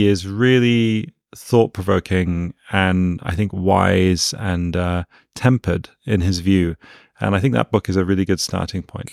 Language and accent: English; United Kingdom; You know, I'm British, so I change my mind depending on how many cups of tea I've had throughout the day.